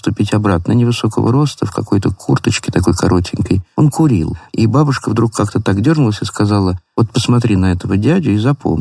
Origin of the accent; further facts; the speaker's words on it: Moscow, Russia; детство прошло на Арбате, в Малом Левшинском переулке.